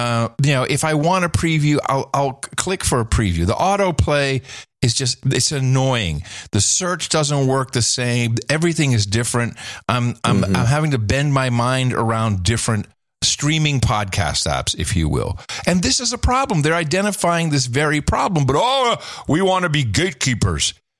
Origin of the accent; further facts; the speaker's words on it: Netherlands; I grew up with subtitles in the Netherlands, so it's very comfortable for me.